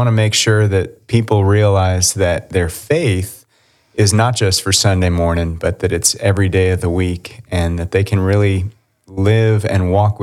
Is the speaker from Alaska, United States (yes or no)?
no; California, United States; when I was 6 years old. We moved to Southern California. I grew up as a Southern California kid, so I am from the South, but a little bit different.